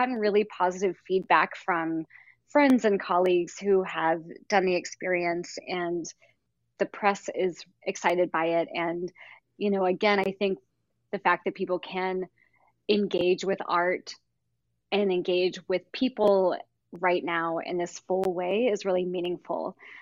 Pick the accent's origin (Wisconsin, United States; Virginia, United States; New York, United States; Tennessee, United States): Tennessee, United States; You know, funnily enough, I grew up in East Tennessee.